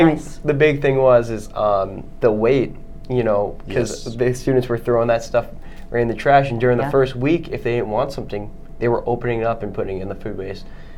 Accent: Dedham, Massachusetts, United States; I'm from Dedham.

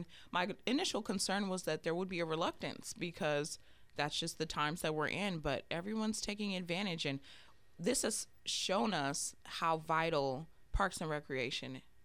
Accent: California, United States; I went to school in New York. I'm from California

